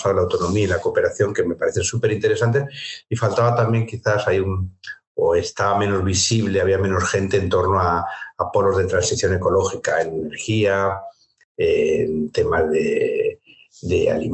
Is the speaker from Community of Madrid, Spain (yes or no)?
yes; Madrid, Community of Madrid, Spain; Pero sí nací en Madrid y Carabanchel, sobre todo, después zonas del centro. Rechamberí, Lavapiés, conformar un poco mi biografía barrial madrileña.